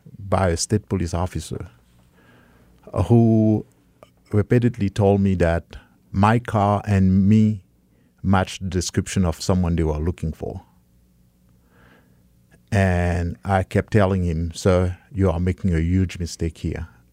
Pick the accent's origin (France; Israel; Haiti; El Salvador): Haiti; now in United States; And I'm from Haiti. I was born in Haiti. And I came to this country 35 years ago